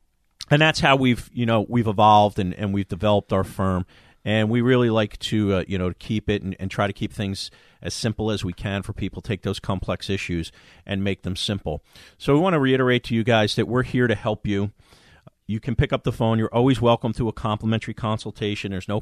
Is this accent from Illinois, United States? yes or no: no; Cranford, New Jersey, United States; … grew up in Clark, I grew up in Cranford